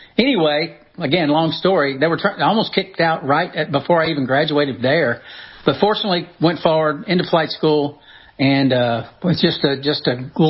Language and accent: English; Tennessee, United States; Because, like I said, growing up in the Tennessee, in the volunteer state, you know, we had Tennessee history in seventh grade.